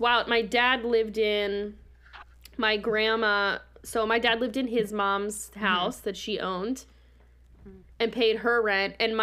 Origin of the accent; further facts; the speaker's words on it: Baltimore, Maryland, United States; born there; So I was born in Baltimore, just outside of Baltimore City, and I'm a twin.